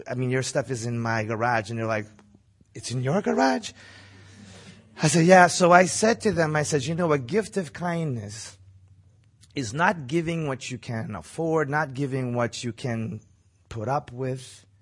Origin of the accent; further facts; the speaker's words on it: Angola; hey, man, I'm a descendant of people from Africa, man. I was raised in Angola